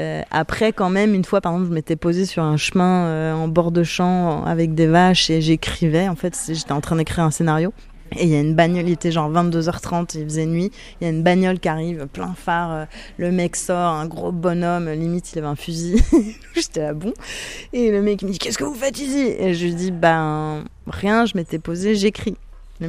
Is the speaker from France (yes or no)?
yes; France; born there; Et je suis née en France et je connaissais pas bien les régions.